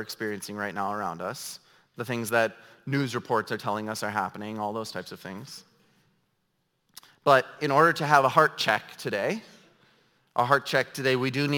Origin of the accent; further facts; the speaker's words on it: North Dakota, United States; now in Minnesota, United States; even here in Minnesota. I'm from North Dakota. It's even a little further behind